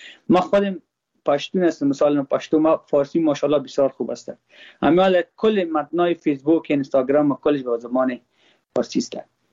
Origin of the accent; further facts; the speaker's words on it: Afghanistan; من خود ما افغان هستم.